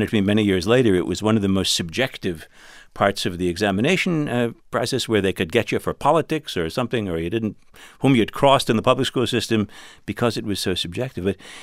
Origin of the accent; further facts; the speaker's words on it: New York City, New York, United States; I grew up in New York City. My parents were first-generation English speakers. Their parents spoke Yiddish.